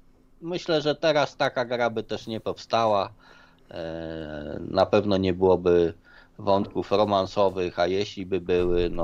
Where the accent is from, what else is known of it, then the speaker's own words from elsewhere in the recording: Przemyśl, Subcarpathian Voivodeship, Poland; Ja jestem z Przemyśla, tu centusie są, wiadomo.